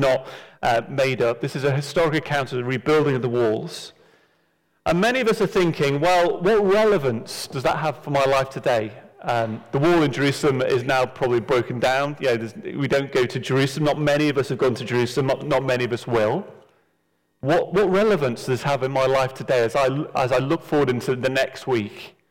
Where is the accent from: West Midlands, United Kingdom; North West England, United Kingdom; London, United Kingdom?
North West England, United Kingdom; I used to live about a mile away from my hometown team of Tranmere Rovers.